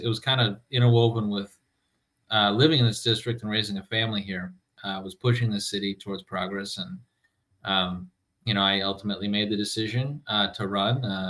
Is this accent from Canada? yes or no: no; Milwaukee, Wisconsin, United States; I was born and raised in Milwaukee, in the Sherman Park neighborhood. When I grew up, that was still a bustling, thriving, diverse, middle-class neighborhood.